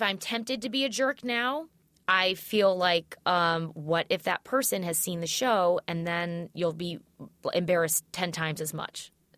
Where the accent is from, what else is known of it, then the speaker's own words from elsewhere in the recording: St. Louis, Missouri, United States; now in New York, United States; So when I came to New York, you know, I grew up in St. Louis.